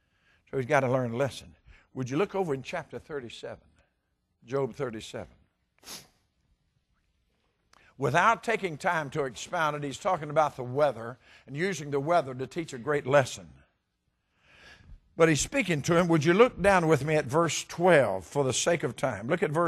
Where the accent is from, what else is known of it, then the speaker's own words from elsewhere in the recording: the South, United States; But I grew up in the South, and in the South, people had gardens, and in the gardens, you always grew watermelons.